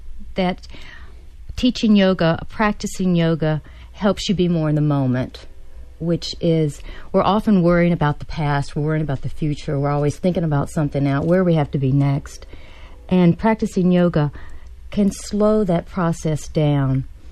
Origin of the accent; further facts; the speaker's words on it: Mississippi, United States; I grew up in Mississippi and never had seen it before